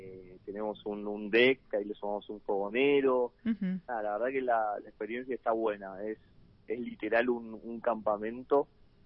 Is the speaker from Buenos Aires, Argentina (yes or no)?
no; Ushuaia, Tierra del Fuego, Argentina; fueguino, soy de Ushuaia, sí.